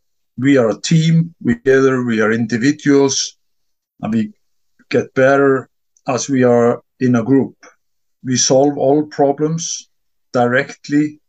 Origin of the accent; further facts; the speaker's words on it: Iceland; now in Sweden; And then I'm a Nordic country guy. I'm from Iceland and I live in Sweden.